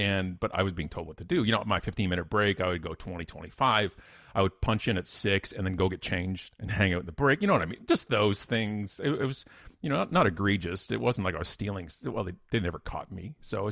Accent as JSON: {"language": "English", "country": "Canada", "said": "As a Canadian, we are the world."}